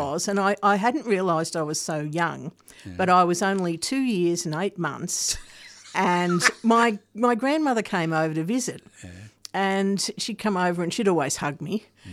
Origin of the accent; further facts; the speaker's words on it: Sydney, New South Wales, Australia; moved away as an adult; also born or lived in Brisbane; now in Melbourne, Australia; No, I lived in Brisbane for 18 months, but I grew up in Sydney and I left Sydney when I was about 19 and went to Brisbane for 2 years.